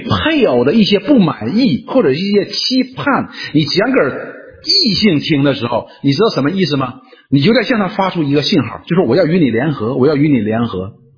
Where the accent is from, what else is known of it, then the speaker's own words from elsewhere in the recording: China; 所以我们中国人呢有一个提醒